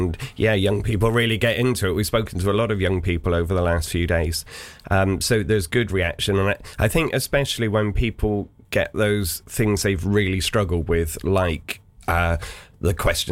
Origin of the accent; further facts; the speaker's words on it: England, United Kingdom; we talk about the weather, don't we, because we're English.